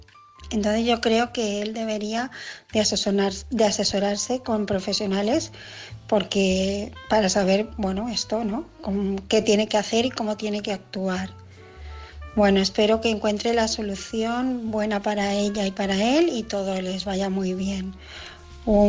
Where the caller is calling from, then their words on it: Barcelona, Catalonia, Spain; de Barcelona y este mensaje es para el caso